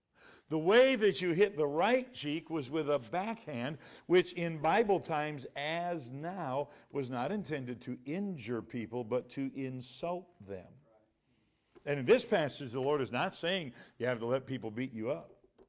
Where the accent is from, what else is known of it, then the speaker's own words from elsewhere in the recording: South Carolina, United States; born there; now in Michigan, United States; I was born in South Carolina, so I like to get down here to where my roots are. I tell people I was sentenced to Michigan as a very young man.